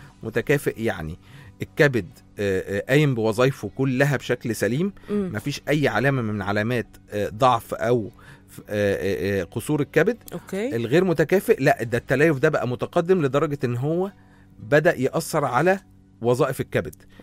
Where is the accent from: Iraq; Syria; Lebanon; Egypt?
Egypt; بس دي مش كتير عندنا في مصر.